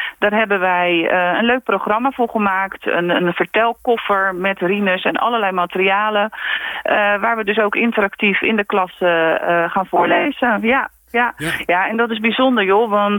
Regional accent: Krimpen aan den IJssel, South Holland, Netherlands; Ja, ik kom zelf uit Krimpen aan de IJssel.

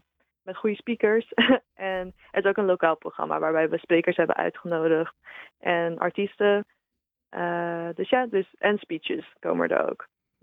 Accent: Rotterdam, South Holland, Netherlands; Ik ben Rotterdammer, natuurlijk heel trots op de haven.

